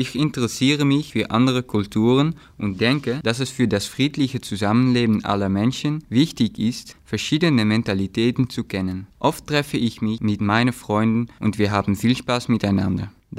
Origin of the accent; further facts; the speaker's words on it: Netherlands; German is a second language; now in Berlin, Germany; Ich komme aus den Niederlanden und ich bin in Berlin, um mein Deutsch zu verbessern.